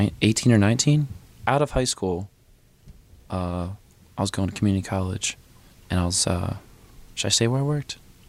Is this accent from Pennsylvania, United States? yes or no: yes; Philadelphia, Pennsylvania, United States; So I am 31, born and raised in Philly.